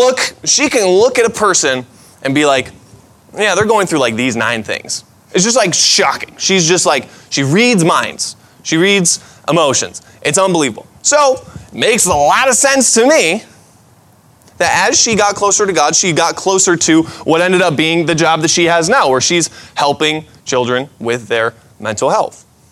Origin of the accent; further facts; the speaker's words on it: Gates, New York, United States; I talk with my hands because I grew up in Gates, which basically makes me 100% Italian.